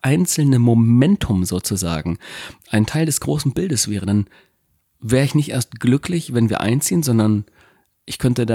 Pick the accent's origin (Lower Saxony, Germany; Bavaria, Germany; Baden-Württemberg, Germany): Lower Saxony, Germany; Gifhorn; Naja, das Fachwerkobjekt, ich bin in dem Ortsteil Winkel in Gifhorn groß geworden.